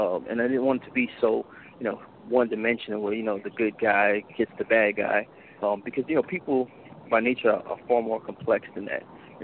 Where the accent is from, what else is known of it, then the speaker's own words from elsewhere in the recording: New York City, New York, United States; I grew up in the Bronx, New York, and one time as a kid, I was walking down the street looking for my older brother.